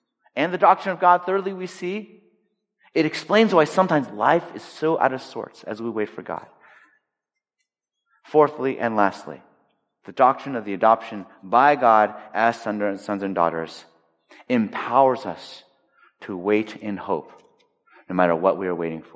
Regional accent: Los Angeles, California, United States; I said, "Oh, I grew up in L.A.

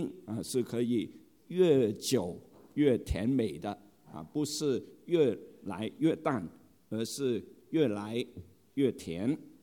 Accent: China; 犹太人和我们中国人差不多，他们也是很保守的

